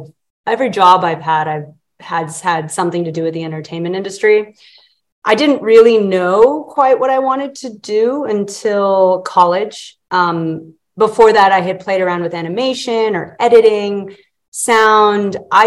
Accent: Texas, United States; also born or lived in Colorado; I was born in Colorado, raised in Texas, went to school there.

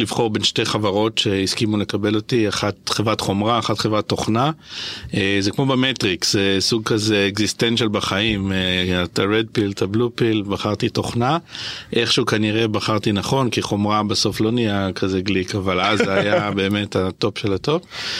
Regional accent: Tel Aviv, Tel Aviv District, Israel; אני תל אביבי, גדלתי פה בתל אביב, משהו כמו קילומטר מאיפה שאנחנו יושבים.

